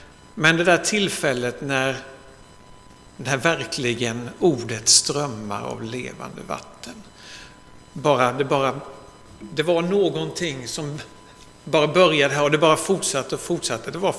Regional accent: Älmhult, Kronoberg County, Sweden; jag är uppvuxen i Älmhult. Så där har jag liksom mina rötter och sen bad det sig inte bättre än att jag hamnade i Eksjö några år.

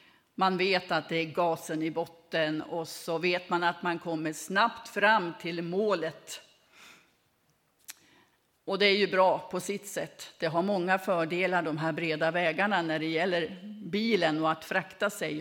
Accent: Västerbotten County, Sweden; för dig som inte känner mig, så kommer jag från Västerbotten och jag har numera 6 stycken syskon i livet.

